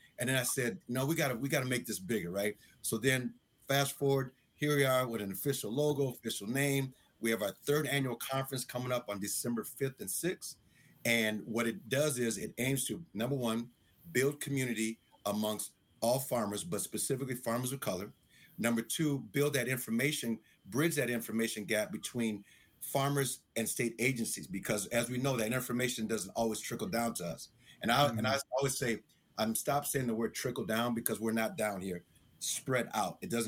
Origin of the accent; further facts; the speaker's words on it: Iowa, United States; but we started Iowa because obviously I'm from Iowa.